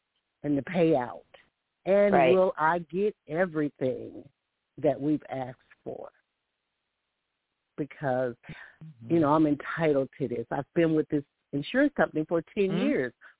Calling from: Alabama, United States; calling from Alabama.

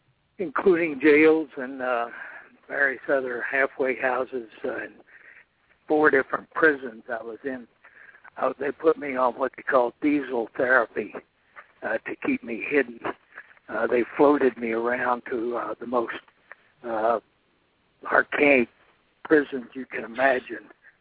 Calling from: Richmond, Indiana, United States; Yeah, I'm calling from Richmond, Indiana.

